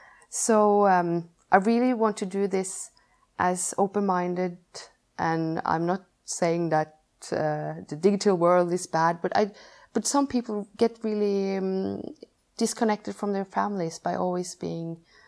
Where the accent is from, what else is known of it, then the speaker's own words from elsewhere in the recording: Norway; and I'm from Norway.